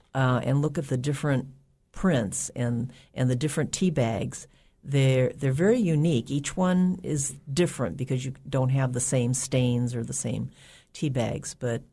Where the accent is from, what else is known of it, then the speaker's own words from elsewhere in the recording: Berkeley, California, United States; also born or lived in Fairbanks, United States; now in Juneau, United States; But I grew up in the Bay Area in Berkeley, California, and I immigrated to America when I was four years old